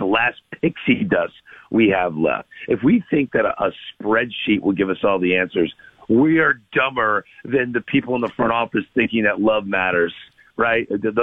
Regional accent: St. Louis, Missouri, United States; I'm from St. Louis, born and raised there.

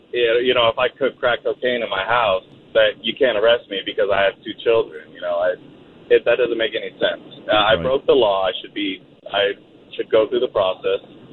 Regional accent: Sacramento, California, United States; I'm 26. I was born and raised in Sacramento.

